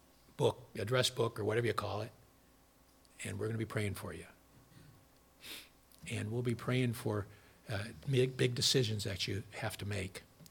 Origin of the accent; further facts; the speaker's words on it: Midwest, United States; now in Colchester, United States; I'm a Midwesterner. Coming to New England